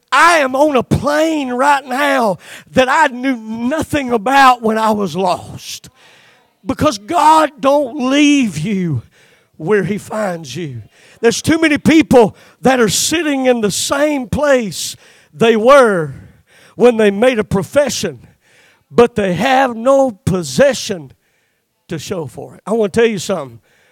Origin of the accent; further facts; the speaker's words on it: South Carolina, United States; I'm a redneck from South Carolina, and I know what it means to fetch something.